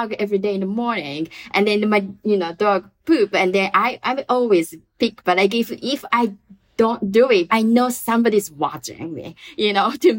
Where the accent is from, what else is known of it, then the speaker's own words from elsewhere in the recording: Japan; I'm from Japan.